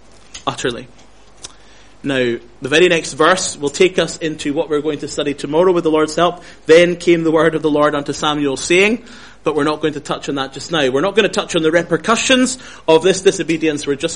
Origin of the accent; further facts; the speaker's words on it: Scotland, United Kingdom; I'm from Scotland